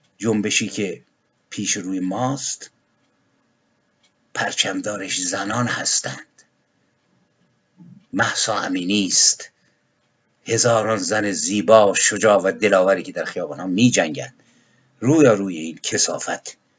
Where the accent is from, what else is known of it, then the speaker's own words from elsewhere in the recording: Iran; به عنوان یک ایرانی در مجلس ملی آینده